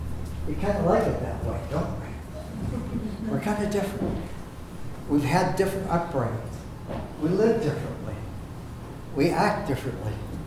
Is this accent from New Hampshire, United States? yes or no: no; Duluth, Minnesota, United States; When I grew up in Duluth, there were two houses right next to the door.